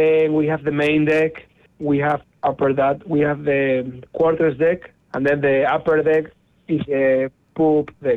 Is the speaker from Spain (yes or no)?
yes; Spain; most of the guys right now, we are Spaniards, as we came from Spain